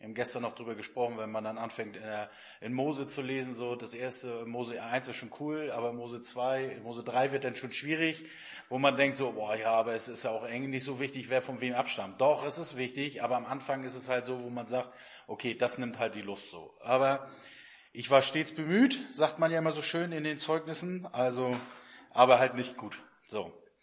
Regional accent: East Germany, Germany; Ich komme aus dem Osten und bei uns war damals Kommunion

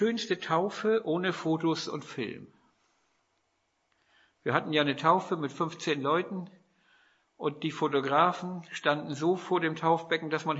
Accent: Flintbek, Schleswig-Holstein, Germany; Ich bin in Flintbek aufgewachsen, da floss die Eider durch.

